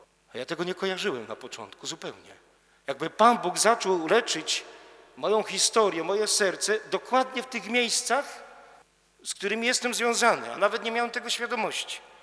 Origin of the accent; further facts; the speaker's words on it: Greater Poland Voivodeship, Poland; a ja pochodzę z Wielkopolski, nie z Pomorza.